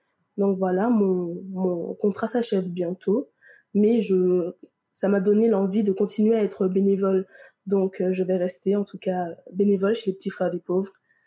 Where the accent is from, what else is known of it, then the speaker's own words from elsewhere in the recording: Martinique; des proverbes de notre île, puisque je suis de la Martinique.